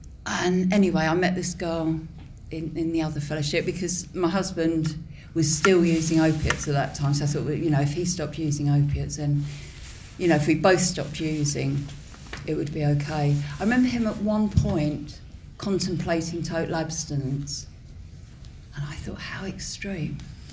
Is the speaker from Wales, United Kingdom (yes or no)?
no; South East England, United Kingdom; I grew up in Kent and I wasn't, it was just a blag.